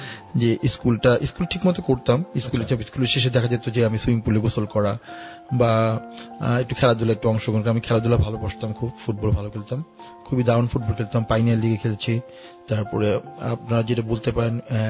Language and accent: Bangla; Dhaka, Dhaka Division, Bangladesh; যেহেতু আমি ঢাকার স্থানীয় ছেলে।